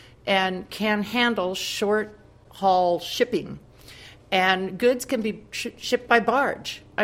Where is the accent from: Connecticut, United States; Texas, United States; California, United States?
California, United States; born there; You know, I was born in Humboldt County. I'm third generation, so I'm really familiar with Humboldt County.